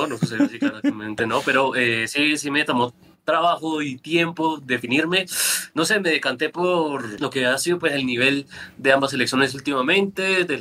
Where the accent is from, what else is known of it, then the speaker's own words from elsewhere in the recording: Colombia; yo de entrada desde mi perspectiva como colombiano